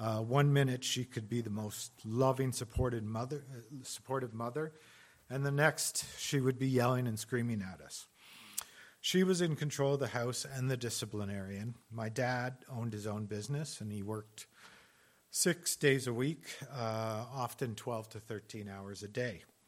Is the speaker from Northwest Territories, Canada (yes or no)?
no; Toronto, Ontario, Canada; I'm 49 years old, and I'm from Toronto, Ontario.